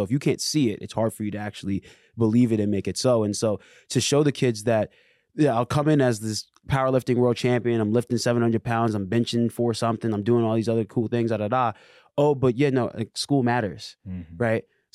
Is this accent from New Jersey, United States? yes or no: yes; Morristown, New Jersey, United States; Like, I grew up in Morristown, New Jersey.